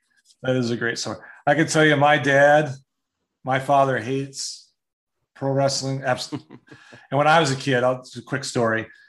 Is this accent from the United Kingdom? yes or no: no; Wisconsin, United States; I'm from Wisconsin.